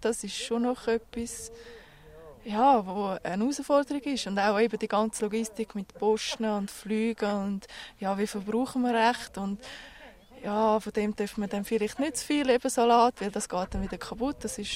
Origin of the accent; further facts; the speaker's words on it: Switzerland; Oder ich meine, unser Dialekt ist schon mal ein bisschen gewöhnungsbedürftig und da gibt es immer wieder so Leute, die uns halt nicht so gut verstehen.